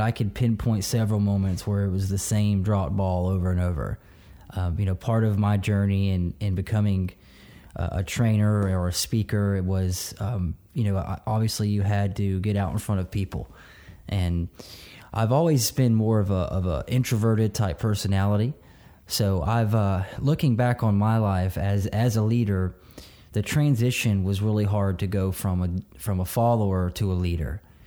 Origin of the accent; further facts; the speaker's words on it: Milton, Florida, United States; I grew up here in Milton, Florida, and went to school here.